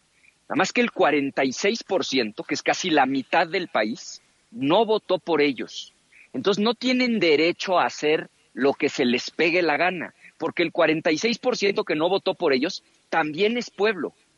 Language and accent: Spanish; Mexico